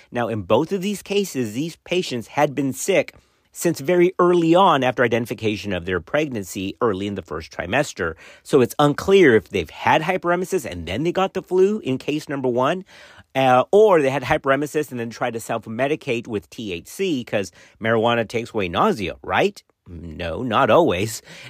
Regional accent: Texas, United States; it does have roots right here from my home state of Texas

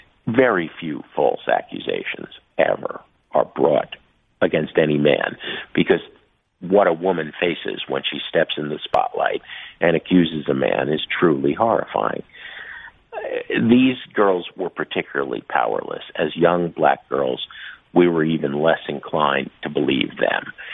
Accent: Hoboken, New Jersey, United States; I grew up in Hoboken, Jersey City, played in lots of bands with first-generation Cuban immigrants.

